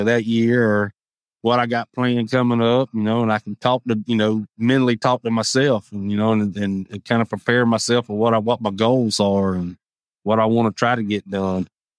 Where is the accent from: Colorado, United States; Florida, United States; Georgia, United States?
Florida, United States; East Milton; now in Jay, United States; No, I grew up in East Milton.